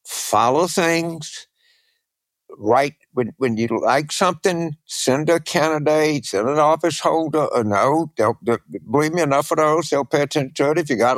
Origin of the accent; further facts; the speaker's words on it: Shreveport, Louisiana, United States; I'm very from Shreveport in East Texas.